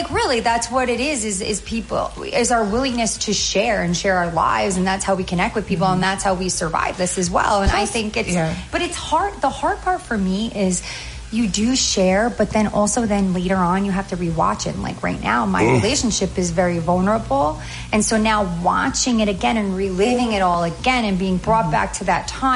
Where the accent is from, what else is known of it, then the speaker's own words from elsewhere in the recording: New York, United States; I'm a New Yorker, so yeah. you know, everybody's always like, oh, you should go to New York, but that's Manhattan. I grew up on Long Island, which is more suburbs, so yeah.